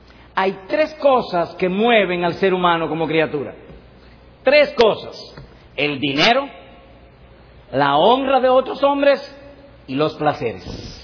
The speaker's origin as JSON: {"language": "Spanish", "region": "Cibao", "country": "Dominican Republic", "said": "Recuerda que yo soy cibaeño y no tengo mucha destreza al hablar."}